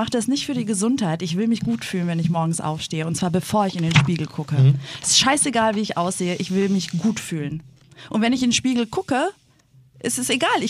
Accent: Greece; German is a second language; ich bin Griechin. Dieses Land, diese Nation, die ja eigentlich in den letzten 8 Jahren hätte auseinanderbrechen müssen

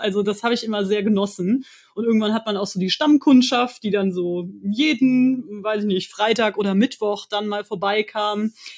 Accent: North Rhine-Westphalia, Germany; also born or lived in Cologne; Ich bin geboren in Köln, aufgewachsen in einem winzigen Kölner, ja, das ist eigentlich kaum noch Köln, also Raum, Umland Köln, so ein kleines Kaff in der Nähe von Kerpen.

